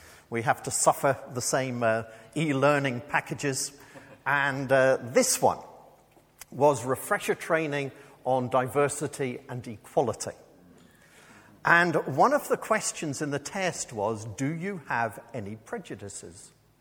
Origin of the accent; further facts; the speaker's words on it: Northern Ireland, United Kingdom; I come from Northern Ireland. It is rife.